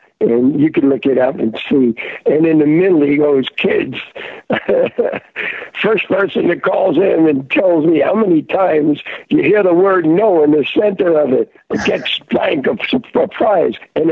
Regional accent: New York City, New York, United States; You know, kid growing up in the Bronx in a middle-class white Jewish family, you know, you don't hear this kind of music.

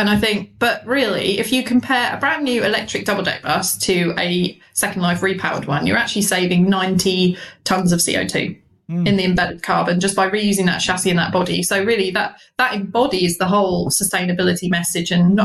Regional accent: United Kingdom; Also, what's close to my heart being British is that it is British technology.

